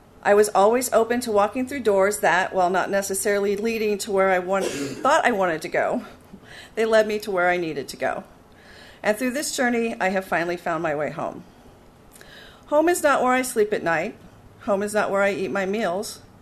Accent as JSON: {"language": "English", "region": "Missouri", "country": "United States", "tie": "born or raised there", "said": "I grew up near St. Louis in a stereotypical Midwestern family."}